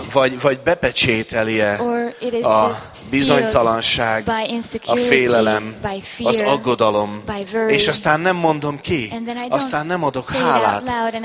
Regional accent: Hungary; tudom, hogy magyarok vagyunk

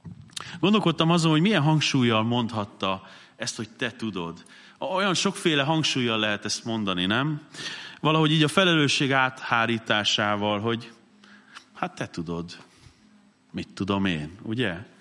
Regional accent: Mosonmagyaróvár, Győr-Moson-Sopron, Hungary; én Mosonmagyaróváron nőttem fel

